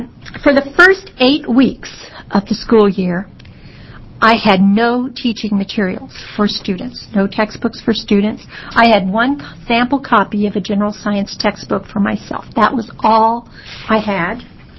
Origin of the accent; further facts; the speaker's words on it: United States; I'm from Lincoln County.